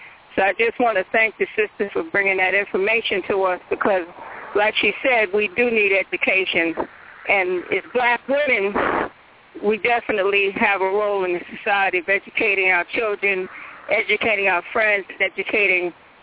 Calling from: Richmond, Virginia, United States; I'm calling from Richmond, and unfortunately some of the same things are happening here as far as the sex trafficking.

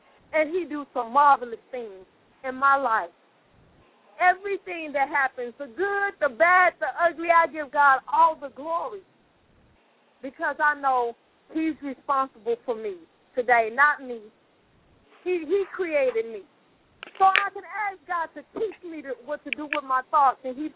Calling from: Gary, Indiana, United States; I'm calling from Gary, Indiana.

